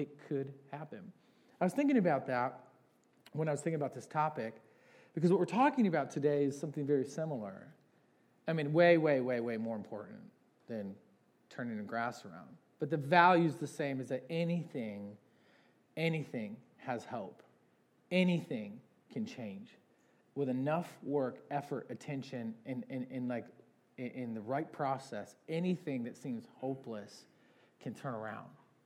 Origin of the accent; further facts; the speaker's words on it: Michigan, United States; I was raised in Michigan, bought a house in Michigan